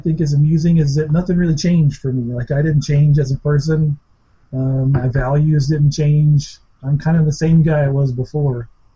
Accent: Alabama, United States; I grew up in Alabama, so pretty much anybody who grows up there, you grow up in the church. I grew up in the Baptist church.

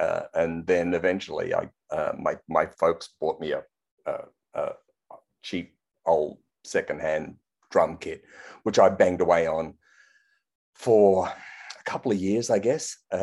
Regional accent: Brisbane, Queensland, Australia; now in Sydney, Australia; I was born in Sydney, but my parents relocated with us kids to Brisbane in the mid 60s. So I still think of Brisbane. It's about 700 miles north of where I am now in Sydney. I still think of that as my hometown

